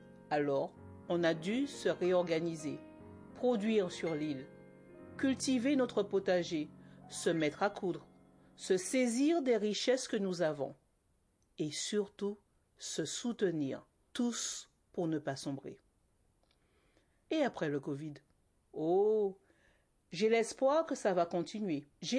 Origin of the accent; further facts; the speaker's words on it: Guadeloupe, France; Je viens de la Guadeloupe, d'un milieu modeste. Pas beaucoup de moyens, mais beaucoup de courage, de solidarité. Ça m'a fait grandir